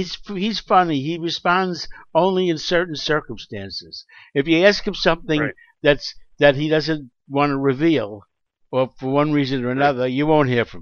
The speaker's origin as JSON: {"language": "English", "region": "New York", "country": "United States", "tie": "born or raised there", "said": "I grew up near Remsen and Utica. Okay, if anybody out there knows that corner, Remsen and Utica."}